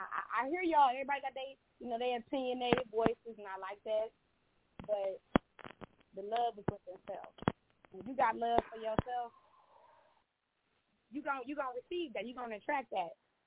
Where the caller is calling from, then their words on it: Cleveland, Ohio, United States; I'm calling from Cleveland.